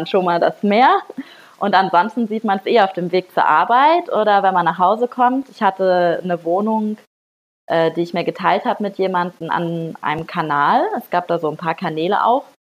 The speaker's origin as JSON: {"language": "German", "region": "Northern Germany", "country": "Germany", "said": "Ich komme auch aus Norddeutschland und das hat man bei ihm aber voll krass gehört."}